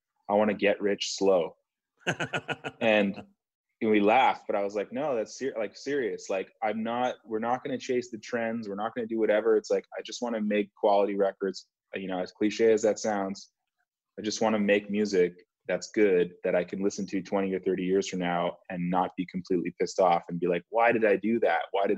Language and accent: English; Canada; to most people, it doesn't matter that I'm Canadian, right?